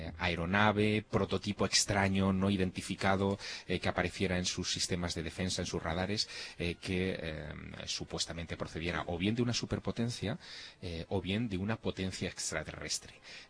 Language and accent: Spanish; Teruel, Aragon, Spain; Sí, pero yo soy de Teruel, así que aguanto el fresquito bien, ¿sabes?